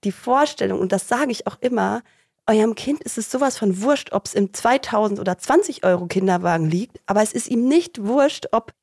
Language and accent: German; Brandenburg, Germany; Genau, ich komme aus Brandenburg, in der Nähe von Bad Freienwalde. Manche kennen Eberswalde und dann noch mal so eine halbe Stunde.